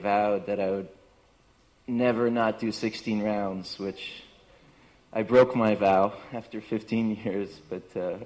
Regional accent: Toronto, Ontario, Canada; I became pretty exhausted of city life. I grew up in Toronto

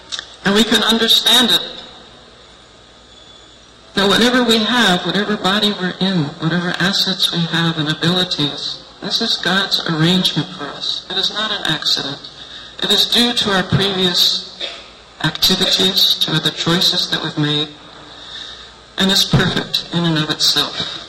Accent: United States; I'm from America, so I keep a little track of what's happening in America.

